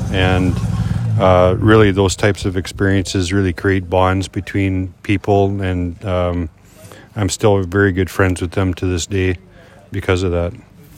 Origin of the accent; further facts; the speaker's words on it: Canada; I was born and raised in the Arctic of Canada